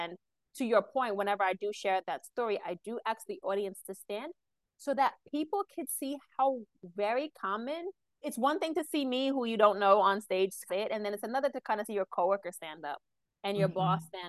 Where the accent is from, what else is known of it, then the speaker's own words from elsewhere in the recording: Queens, New York, United States; I grew up in Queens in an area called Cambria Heights, which was like 99% Black, 97% Haitian.